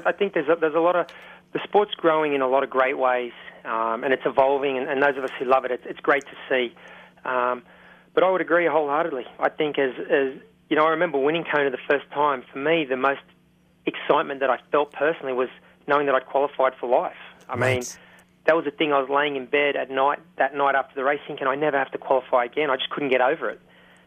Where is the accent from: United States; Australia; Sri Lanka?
Australia; But I wanted to win an Asia Pacific Championship in my home country.